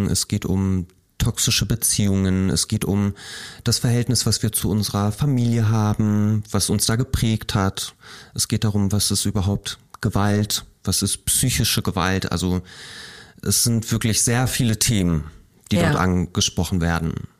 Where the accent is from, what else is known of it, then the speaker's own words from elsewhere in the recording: Lower Saxony, Germany; Ich bin auch in Niedersachsen